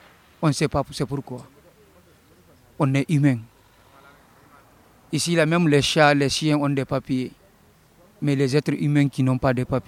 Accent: Guinea; French is a second language; De la Guinée. Je suis originaire de la Guinée.

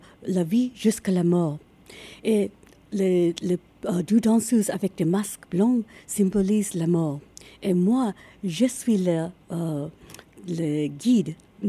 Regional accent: Tokyo, Japan; Oui, elles sont japonaises. Nous venons de Tokyo.

